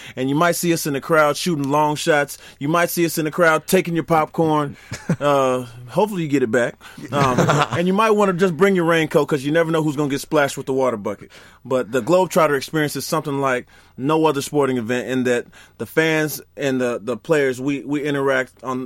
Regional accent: Atlanta, Georgia, United States; No. I'm from Atlanta.

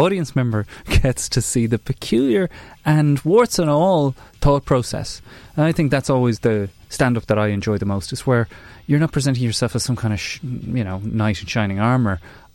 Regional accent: Ireland; now in London, United Kingdom; I moved here 4 years ago from Ireland, I was baffled by some of the behaviour of some of the people in London.

